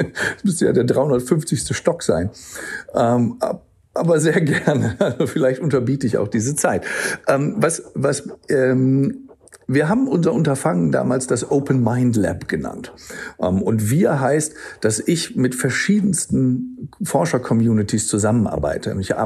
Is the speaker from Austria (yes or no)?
no; England, United Kingdom; Ich bin auch Engländer, also auch heißt, ich bin auch Deutscher und auch Engländer.